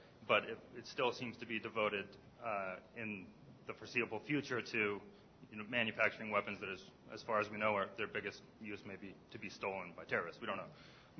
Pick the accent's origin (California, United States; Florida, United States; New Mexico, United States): New Mexico, United States; I'm from New Mexico, and I just kind of wanted to ask the panel their thoughts